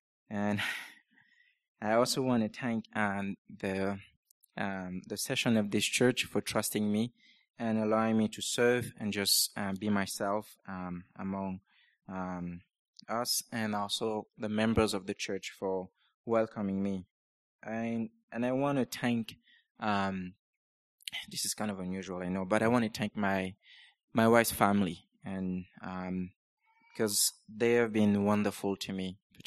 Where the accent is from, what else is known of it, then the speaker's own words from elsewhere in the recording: Cameroon; I was born and raised in Cameroon. And for the record, it is Central Africa, not West Africa.